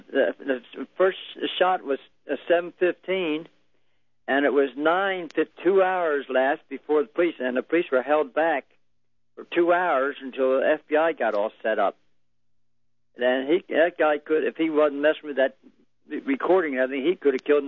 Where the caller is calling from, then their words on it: Dutton, Alabama, United States; Dutton, Alabama.